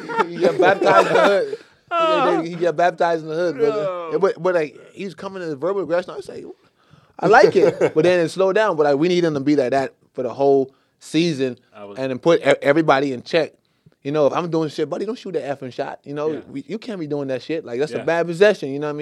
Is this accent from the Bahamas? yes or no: yes; Bahamas; I'm from the Bahamas. It's all dancehall reggae.